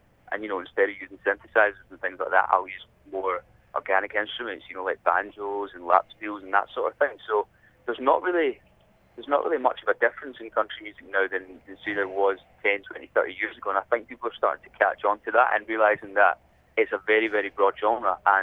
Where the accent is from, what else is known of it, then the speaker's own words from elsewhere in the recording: Glasgow, Scotland, United Kingdom; I'm from Glasgow, but I'm saying I came from a very rainy Edinburgh this morning.